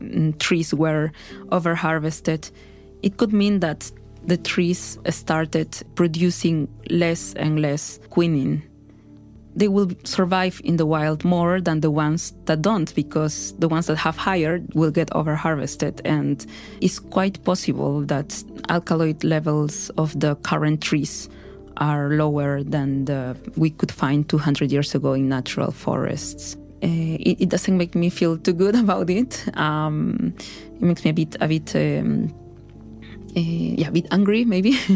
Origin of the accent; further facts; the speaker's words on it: Amazon, Peru; I am original from the Peruvian Amazon. I am a geneticist.